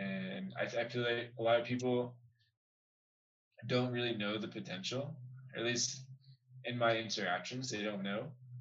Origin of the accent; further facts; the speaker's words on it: United States; I grew up like how most people in the U.S. grew up, you know, very privileged in a way